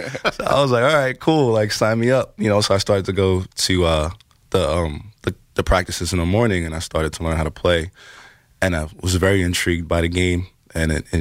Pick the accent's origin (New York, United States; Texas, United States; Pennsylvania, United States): New York, United States; Bronx; So, you know, when we tell people we're from the Bronx, when we tell people we're from the, you know, a really rough neighborhood, and we tell people we're chess instructors